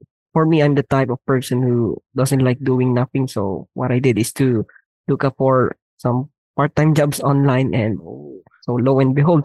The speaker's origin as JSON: {"language": "English", "town": "Baguio", "region": "Cordillera Administrative Region", "country": "Philippines", "said": "I am from Baguio City."}